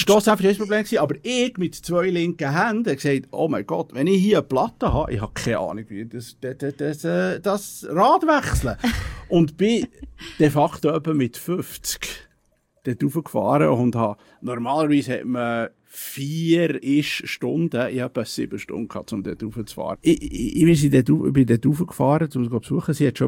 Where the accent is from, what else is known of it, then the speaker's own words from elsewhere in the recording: Switzerland; Als Schweizer hat man den kennt, oder?